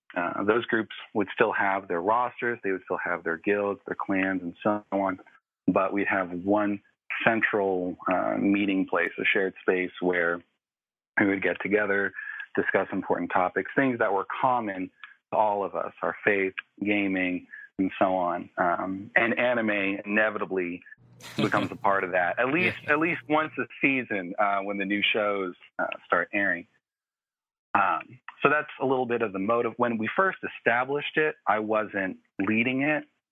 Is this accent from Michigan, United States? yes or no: no; Oklahoma, United States; I grew up in Oklahoma. I was raised in a Christian home.